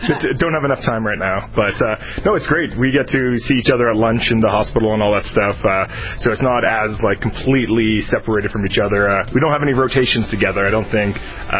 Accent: Canada; now in United States; I'm Canadian originally before coming down to America

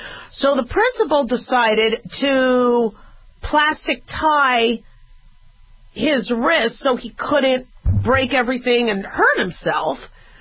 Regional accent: Hollywood, Florida, United States; also born or lived in Manhattan, Kansas; Yeah, I'm from Hollywood.

